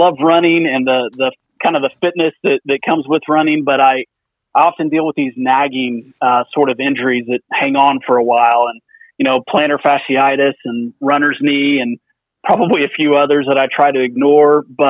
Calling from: Edmond, Oklahoma, United States; I live in Edmond, Oklahoma, so right north of Oklahoma City there in central Oklahoma.

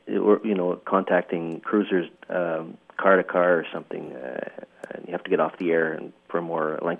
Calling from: Ontario, Canada; I'm calling from Ontario, Canada, near Ottawa.

